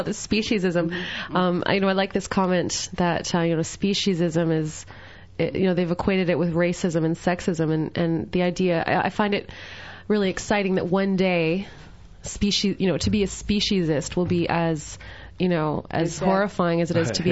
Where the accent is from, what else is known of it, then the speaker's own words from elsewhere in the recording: Calgary, Alberta, Canada; And I'm from Calgary, and I grew up going to the Stampede